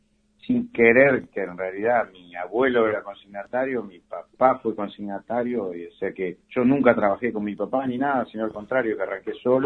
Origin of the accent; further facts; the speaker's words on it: Mar del Plata, Buenos Aires Province, Argentina; also born or lived in Ayacucho; yo nací en Mar del Plata. Me crié los primeros 5 años en un campo en Ayacucho, en el Rincón de Solané. Y después me fui a vivir desde el colegio, me quedé en Mar del Plata.